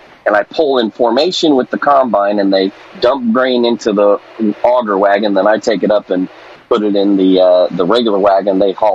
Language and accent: English; Streator, Illinois, United States; But I did see four Stearmans yesterday flying towards downtown Streeter, which is my hometown.